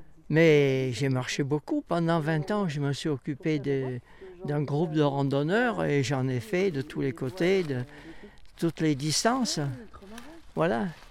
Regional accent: Montélimar, Auvergne-Rhône-Alpes, France; also born or lived in Paris; je suis né dans la région. Je suis né à Montélimar, dans les mines de nougat.

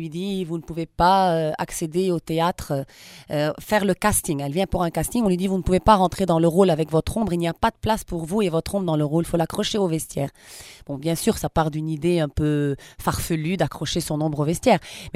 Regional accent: Lebanon; Moi je suis libanaise.

